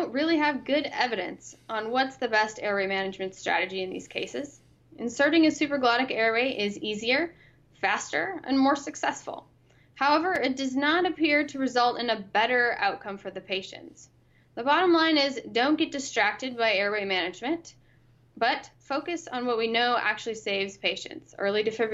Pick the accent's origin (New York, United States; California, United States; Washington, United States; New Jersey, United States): Washington, United States; sorry, but Washingtonians, we speak perfectly and we do not have an accent.